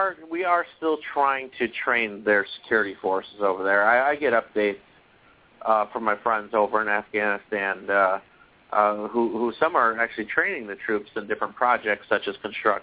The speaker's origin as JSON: {"language": "English", "region": "Michigan", "country": "United States", "said": "Michigan."}